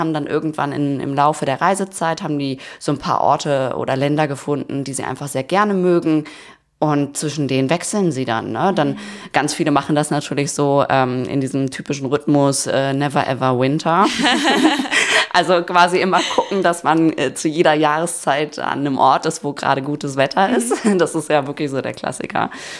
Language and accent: German; Cologne, North Rhine-Westphalia, Germany; Und ich komme ja aus Köln, also ich bin eine kölsche Mädchen.